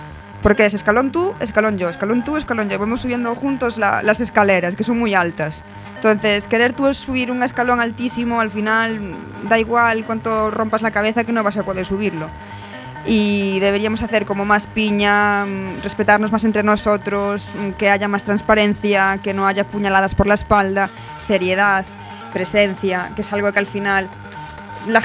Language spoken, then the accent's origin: Spanish; Muros, Galicia, Spain; Mi pueblo, nada que ver cuando yo era niña, ahora. O sea, y mi hermana se acabará yendo, y las amigas de mi hermana se acabarán yendo, y Muros no tendrá nada